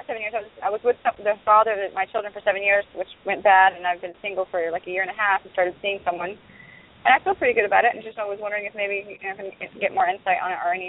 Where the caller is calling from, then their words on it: Florida, United States; I'm calling from Florida as well.